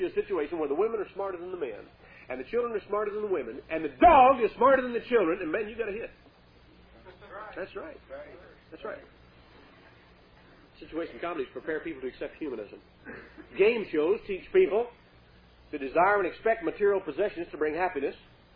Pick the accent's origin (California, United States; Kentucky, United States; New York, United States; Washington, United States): Kentucky, United States; I was raised in Kentucky, and it was kind of like South Carolina. when I was a child. I mean, this was in the 50s.